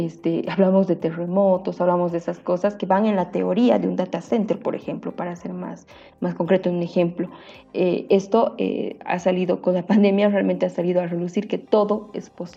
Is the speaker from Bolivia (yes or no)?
yes; Bolivia; Yo soy de Bolivia